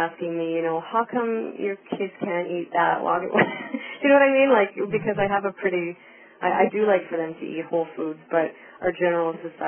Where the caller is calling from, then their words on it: Hay River, Northwest Territories, Canada; Hi, I'm from Hay River.